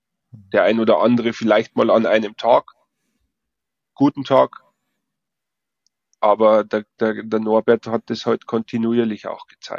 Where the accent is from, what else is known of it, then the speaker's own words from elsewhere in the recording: Bavaria, Germany; Ich als Bayer und auch im tiefen Osten drüben.